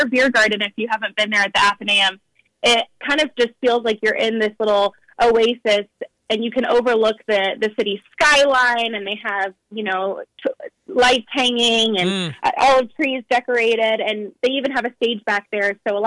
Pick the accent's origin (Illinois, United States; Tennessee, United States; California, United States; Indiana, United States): Indiana, United States; Zionsville; now in Indianapolis, United States; Born and raised in Zionsville, went to Ball State, and came back to Indianapolis to call it my home.